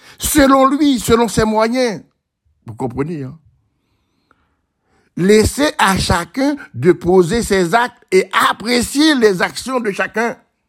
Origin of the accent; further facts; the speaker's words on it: Haiti; Alors, nous sommes des Haïtiens et l'histoire d'Haïti nous explique très clairement ce qui s'est passé